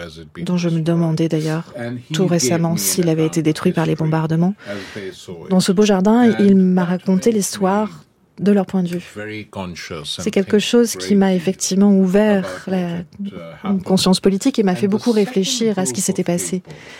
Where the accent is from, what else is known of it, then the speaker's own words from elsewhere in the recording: Lahore, Punjab, Pakistan; Je suis né à Lahore. J'y ai passé les plus belles années de ma vie. Lahore, qui est ensuite devenue une ville pakistanaise, et sur ce domaine familial.